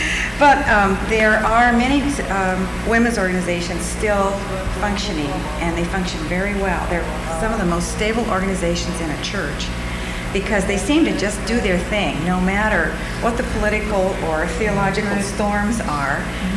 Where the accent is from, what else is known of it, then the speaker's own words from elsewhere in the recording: Redding, California, United States; We're from Redding, California, which is Northern California. It's about 3 hours north of Sacramento.